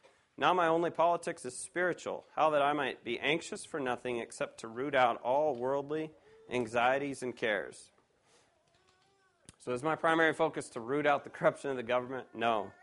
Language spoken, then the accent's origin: English; California, United States; You know, I'm from California, and we have the infamous high-speed rail out there